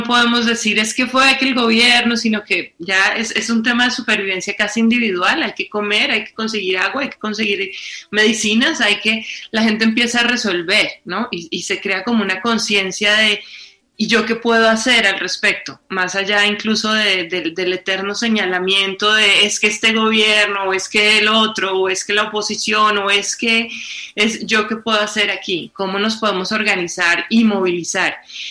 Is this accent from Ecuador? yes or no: no; Colombia; Como los venezolanos y nosotros colombianos, y esa relación de ida y vuelta que hemos tenido los dos países.